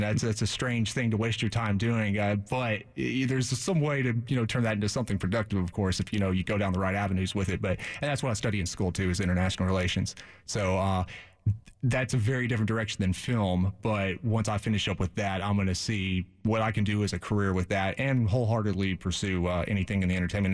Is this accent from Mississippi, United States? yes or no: yes; Independence, Mississippi, United States; also born or lived in Memphis; Yeah, it's actually, yeah, Independence is where I grew up. I was born in Memphis.